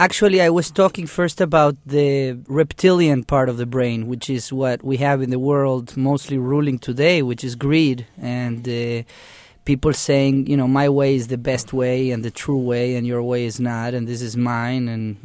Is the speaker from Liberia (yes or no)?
no; Argentina; now in Israel; I've traveled and studied and lived in Europe, India, Africa. I grew up in Argentina. I live in Israel. I've lived in the Sinai Desert.